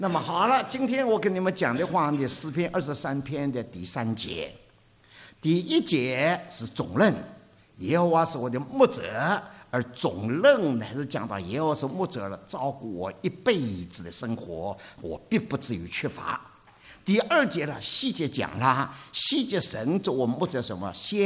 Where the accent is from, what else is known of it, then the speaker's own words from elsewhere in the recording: China; 我们中国人诗歌了没有什么雄壮的